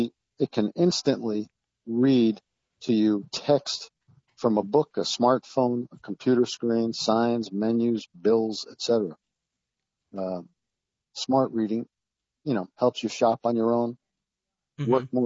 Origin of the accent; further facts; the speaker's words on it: New York, United States; now in Outer Banks, United States; I'm originally from New York and currently live in the Outer Banks in North Carolina.